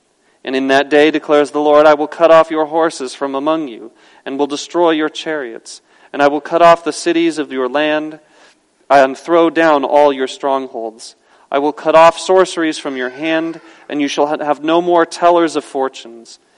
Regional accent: Phoenix, Arizona, United States; If it weren't for the fact that I was raised in Phoenix and not Tucson, I may not know what this means. But in Phoenix, we have wands.

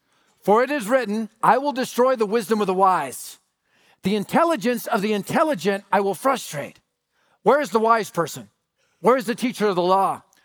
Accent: Denver, Colorado, United States; I was raised in North Denver long before it was skinny jeans and organic salads in the Highlands. It was the highest crime rate area in Denver, and my family was part of that crime rate.

